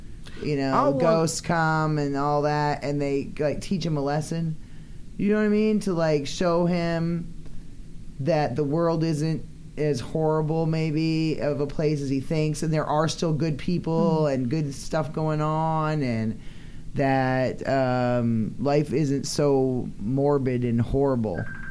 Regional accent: Maine, United States; I'm from Maine. We're not a bunch of pussies.

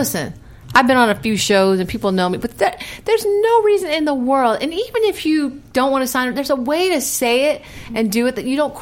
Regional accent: Philadelphia, Pennsylvania, United States; Well, I'm from Philly too, so and my husband played for the Eagles.

